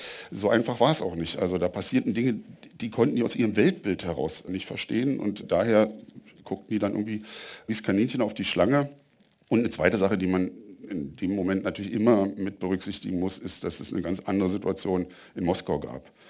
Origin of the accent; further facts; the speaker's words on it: Germany; Ich bin in der DDR geboren, ich bin da aufgewachsen